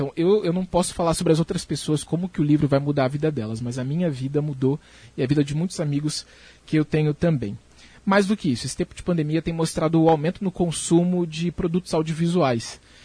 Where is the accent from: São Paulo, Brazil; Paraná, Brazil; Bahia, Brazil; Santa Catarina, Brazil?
Paraná, Brazil; Umuarama; eu vim de Umuarama, meus pais eles não têm educação formal